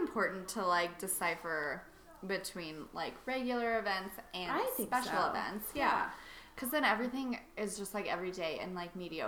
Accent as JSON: {"language": "English", "town": "Calabasas", "region": "California", "country": "United States", "tie": "born or raised there", "said": "I grew up in Calabasas."}